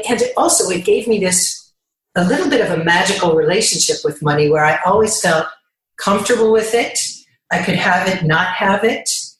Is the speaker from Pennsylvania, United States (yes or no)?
yes; Pittsburgh, Pennsylvania, United States; I grew up in Pittsburgh and we had a very vibrant neighborhood